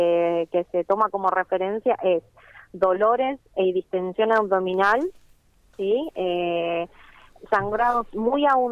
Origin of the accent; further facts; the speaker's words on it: El Hoyo, Chubut, Argentina; Principalmente, bueno, yo soy del Hoyo.